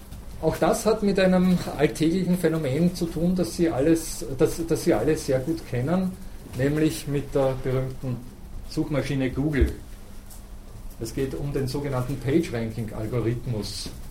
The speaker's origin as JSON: {"language": "German", "country": "Austria", "said": "da sind wir Österreicher besonders privilegiert"}